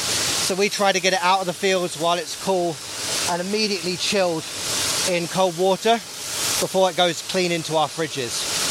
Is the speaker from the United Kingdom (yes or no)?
yes; England, United Kingdom; accent: English; moved away as an adult; So I, as you can tell by the accent, England, not Australia, for those who are thinking Australia. We moved out here from England in 2012.